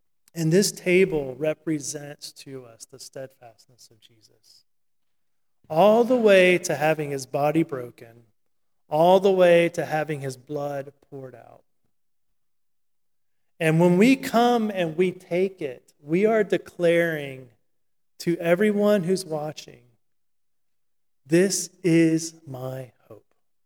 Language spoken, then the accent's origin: English; the South, United States; I grew up in the South, and a lot of the teaching of history was kind of the big man of history